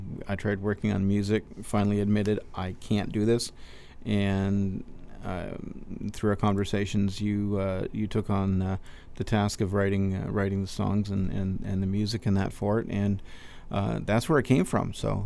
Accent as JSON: {"language": "English", "town": "Edmonton", "region": "Alberta", "country": "Canada", "said": "I'm not, I'm from Edmonton"}